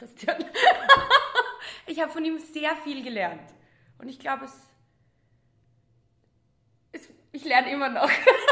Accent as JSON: {"language": "German", "town": "Leoben", "region": "Styria", "country": "Austria", "tie": "born there", "lives_now": "Graz, Austria", "said": "Ich bin gebürtige Leobnerin, aber im Jahr 2009 nach Graz gezogen, um hier Kunstgeschichte zu studieren."}